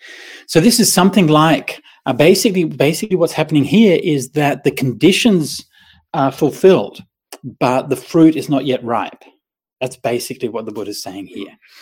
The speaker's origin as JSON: {"language": "English", "town": "Perth", "region": "Western Australia", "country": "Australia", "tie": "born or raised there", "said": "So when I was a kid, I grew up in Perth."}